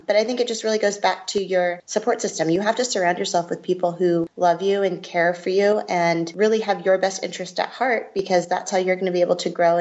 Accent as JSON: {"language": "English", "region": "Arizona", "country": "United States", "tie": "born or raised there", "also_born_or_lived": "Seoul, South Korea", "said": "My mother's Korean and my father's American. So I was actually born in Seoul in South Korea. And then I was raised in Arizona from elementary school onward."}